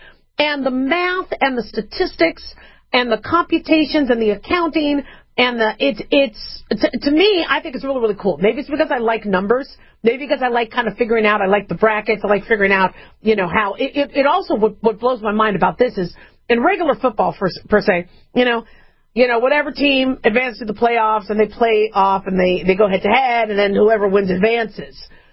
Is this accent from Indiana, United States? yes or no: no; Las Vegas, Nevada, United States; I know I'm from Vegas, and, you know, we don't really like to talk about gambling too much on this show.